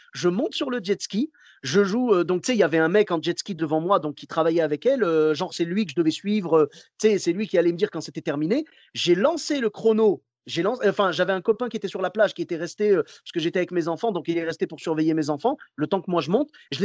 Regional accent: Morocco; Ah, écoute, je suis marocain jusqu'au bout.

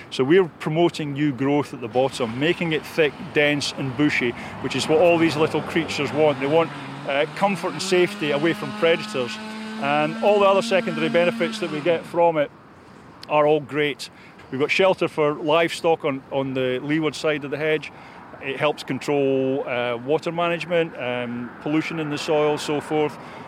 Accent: Kelso, Scotland, United Kingdom; from Kelso in Roxburghshire, and I'm one of the few professional hedge layers that we have in Scotland currently working.

